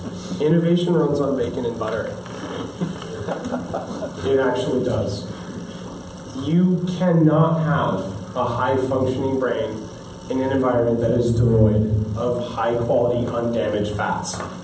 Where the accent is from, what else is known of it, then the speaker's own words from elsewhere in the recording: United States; That was my thinking, because I'm American.